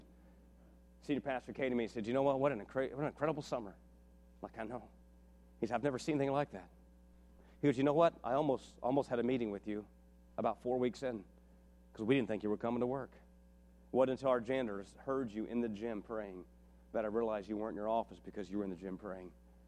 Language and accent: English; West Virginia, United States; born there; I was born in West Virginia, so I can say that, right?